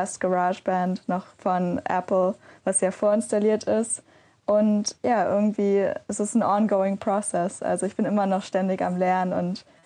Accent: Berlin, Germany; ich bin in der Pappelallee aufgewachsen. Und das war sozusagen mein erster Wohnort hier in Berlin.

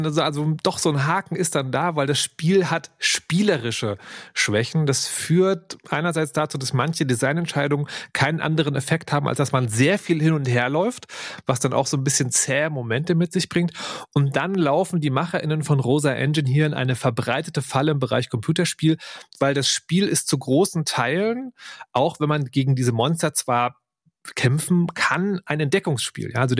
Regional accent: East Germany, Germany; ich komme selber aus der DDR und war da zwar Kind und Jugendlicher, aber auch in so einem Umfeld, das vielleicht als Systemfeind angesehen wurde

